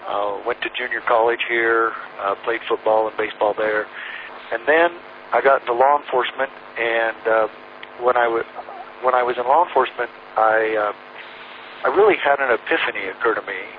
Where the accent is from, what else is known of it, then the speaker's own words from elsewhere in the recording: Arizona, United States; I was sheriff in Arizona. I'm from Arizona originally, and I grew up in a law enforcement home.